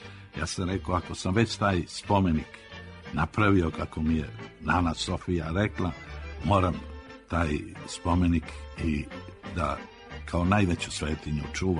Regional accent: Kraljevo, Šumadija and Western Serbia, Serbia; napisao sam kao dete u Kraljevu

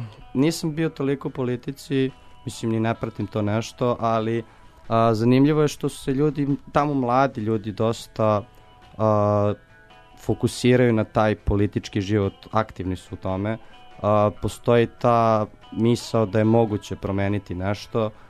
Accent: Belgrade, Serbia; mi kao Srbi, Beograđani

